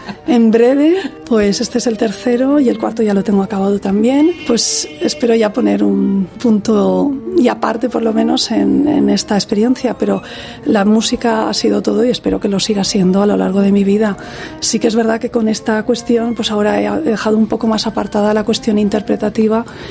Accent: Gandia, Valencian Community, Spain; también en la banda de Gandía, porque yo soy de Gandía.

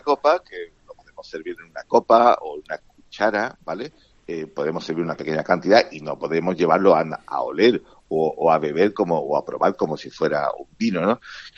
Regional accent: Andalusia, Spain; accent: Jerez; le podemos dar nuestro acento, vamos a llamarle jerezano o acento español

